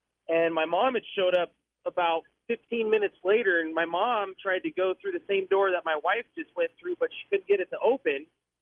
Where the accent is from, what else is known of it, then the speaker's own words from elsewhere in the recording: Denver, Colorado, United States; But when I was a kid growing up in Denver, I remember like three black figures coming through the window